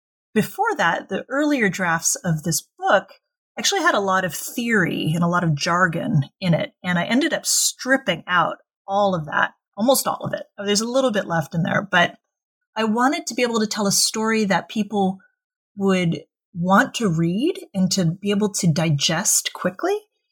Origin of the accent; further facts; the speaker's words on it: United States; And when I was there, as an American, I had to get a permit of stay